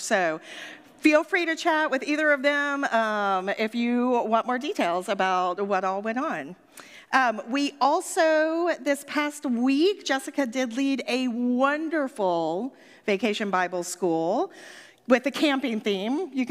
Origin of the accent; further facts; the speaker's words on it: Maryland, United States; now in Atlanta, United States; down here because I didn't grow up here, if you didn't know that. I claim Atlanta, but I did not. I grew up in Maryland.